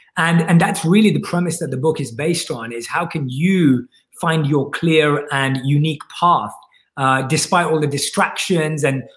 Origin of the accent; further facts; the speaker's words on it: London, United Kingdom; I was born and raised in London